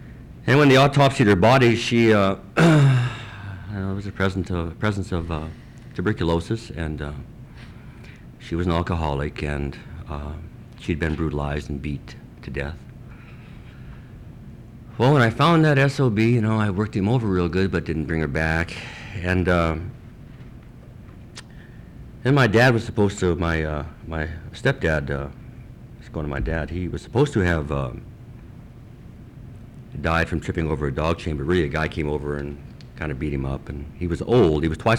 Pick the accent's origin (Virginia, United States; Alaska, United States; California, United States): Alaska, United States; Chistochina; from Chistochina, a Caribou Clan Athabascan Indian.